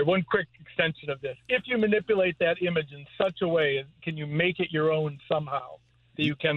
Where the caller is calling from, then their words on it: Rhinebeck, New York, United States; Calling from Rhinebeck.